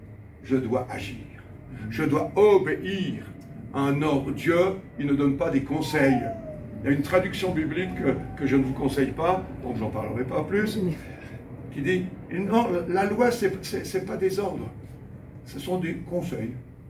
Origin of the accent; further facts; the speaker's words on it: France; moi je suis français, c'est facile, nous on est des râleurs partout.